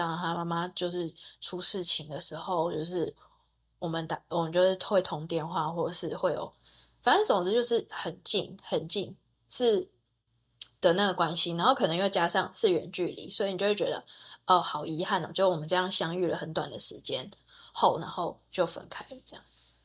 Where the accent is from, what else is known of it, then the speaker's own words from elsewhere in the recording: Taiwan; 那我们两个撞到的点是我们都是台湾人，但是他是在澳洲，然后我在台湾嘛，